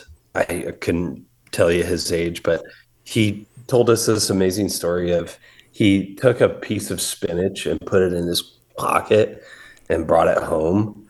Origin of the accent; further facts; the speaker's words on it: Washington, United States; I grew up outside of Seattle, and obviously a lovely place to grow up.